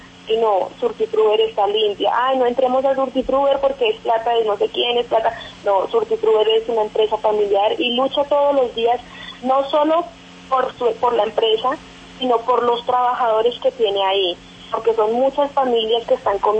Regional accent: Colombia; como buen colombiano rebuscador en cualquier cosa

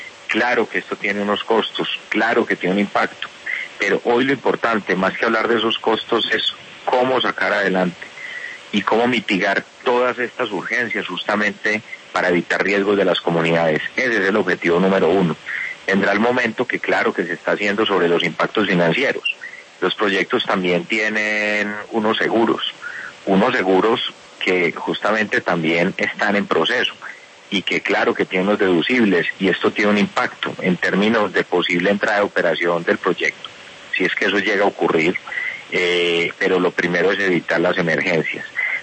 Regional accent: Antioquia, Colombia; el momento más difícil que estamos viviendo como antioqueños, como colombianos

